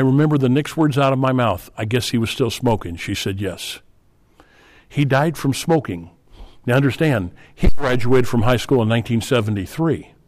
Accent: Rosedale, Illinois, United States; I grew up in Rosedale up in the Bluffs. There's no city of Rosedale. Nutwood's a little bit away on the Mississippi, Illinois River Basin area.

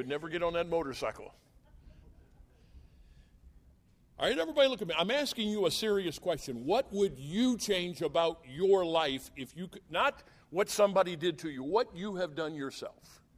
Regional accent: Illinois, United States; We grew up in Illinois. I think everybody knows that. That's my family roots.

